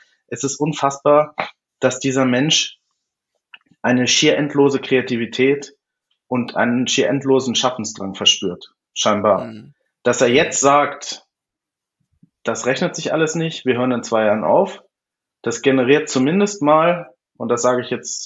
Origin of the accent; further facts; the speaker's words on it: Lower Saxony, Germany; born there; now in Munich, Germany; ich komme gebürtig aus Niedersachsen, deswegen kenne ich natürlich die Region.